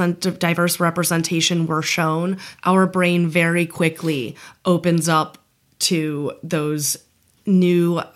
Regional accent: Seattle, Washington, United States; I'm from Seattle, so I'm just like, what?

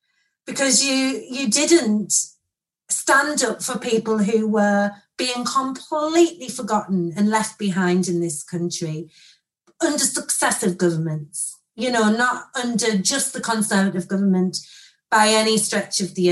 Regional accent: Sunderland, North East England, United Kingdom; growing up in Sunderland. I'm from a single parent family. I grew up in social housing largely or private rented, one of the two.

